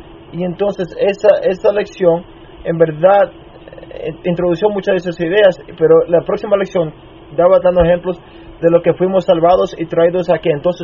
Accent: Minnesota, United States; Donde me crié en Minnesota, donde hay 10.000 lagos, hay mucha agua fresca y siempre llovía ahí

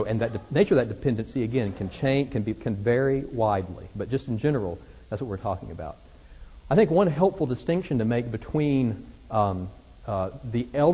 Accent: Arkansas, United States; I grew up in Arkansas, so I have to kind of check my English with everybody before I start talking about it.

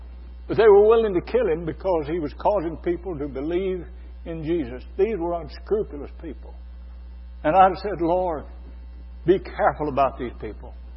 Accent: United States; I'm an American, but I'll just frankly admit that I've been in some places where I didn't much want to be linked to the Americans that were there.

